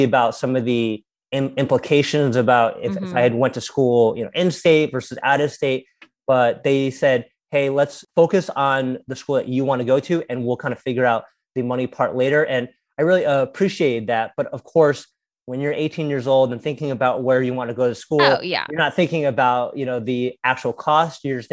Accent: United States; So I grew up here in the United States, but my parents, you know, they immigrated here from Taiwan in the mid 80s.

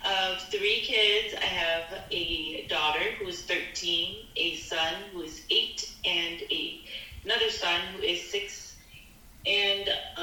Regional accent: Twin Cities, Minnesota, United States; also born or lived in Fresno, California; Me as a kid, I remember because I grew up in the Twin Cities. So I was born in California, in Fresno, California. We lived there until I was 6 years old.

